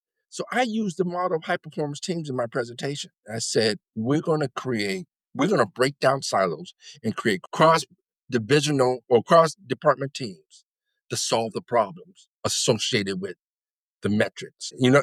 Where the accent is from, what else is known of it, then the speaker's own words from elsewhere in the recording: Boston, Massachusetts, United States; now in Florida, United States; I came from Boston. There's tons of industry, computer, telecom.